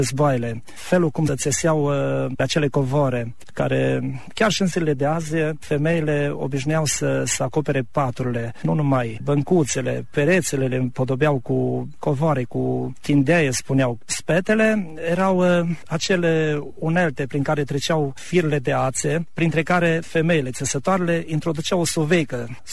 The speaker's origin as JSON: {"language": "Romanian", "town": "Obârșa", "region": "Hunedoara County", "country": "Romania", "tie": "born there", "said": "v-am adus într-un loc, nu numai că e locul meu natal unde m-am născut și de fiecare dată vin cu drag, dar satul Obârșa"}